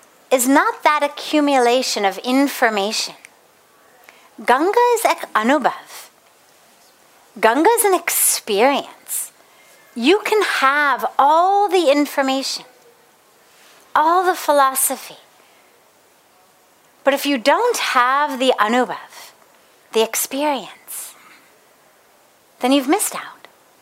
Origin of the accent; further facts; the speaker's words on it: Los Angeles, California, United States; I'm from Los Angeles. We were back in LA for an event.